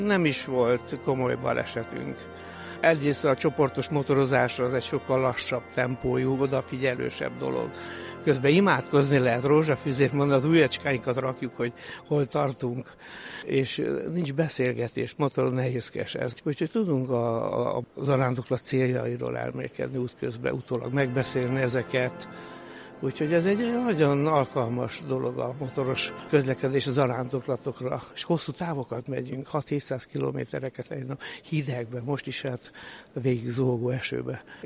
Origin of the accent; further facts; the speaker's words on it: Budapest, Hungary; Mi Budapestről jöttünk.